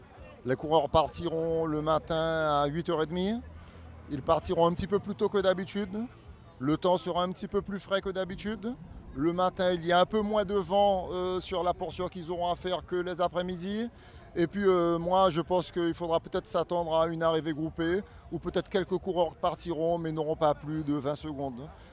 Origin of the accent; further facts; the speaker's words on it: French Guiana; je suis Guyanais